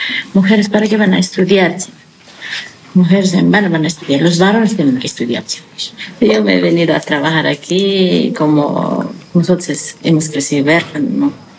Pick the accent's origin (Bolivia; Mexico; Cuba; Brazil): Bolivia; La Paz; Soy de La Paz, provincia Pacaje, Curcur. En el campo yo estudié hasta cuarto